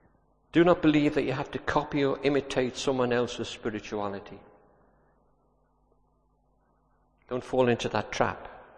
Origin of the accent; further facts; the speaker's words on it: United Kingdom; but I'm not going to do it because I'm British and the person sitting next to me might think I'm foolish.